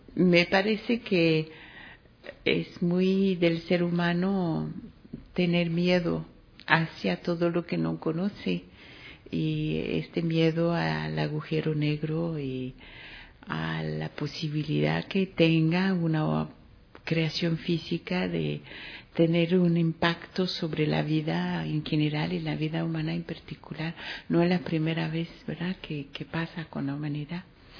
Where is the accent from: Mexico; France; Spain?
France; Paris, Île-de-France; born there; Spanish is a second language; also born or lived in Chile / Central America; Yo nací en París. Es que el español lo aprendí en Chile con una argentina y luego viví 10 años en América Central.